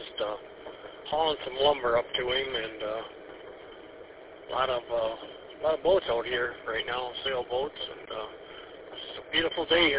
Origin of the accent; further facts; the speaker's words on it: West Branch, United States; We're from West Branch, so it's been hot and humid down there too.